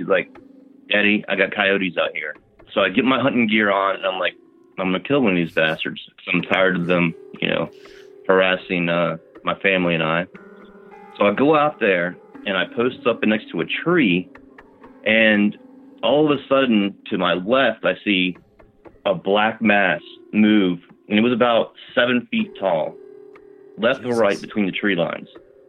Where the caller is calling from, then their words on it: Virginia, United States; I'm calling from Virginia.